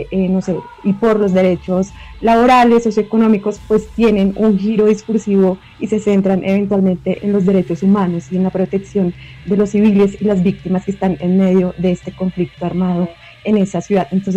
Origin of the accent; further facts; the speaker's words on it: Colombia; nosotros tenemos, como colombianos, tenemos muy presente Barranca como una ciudad petrolera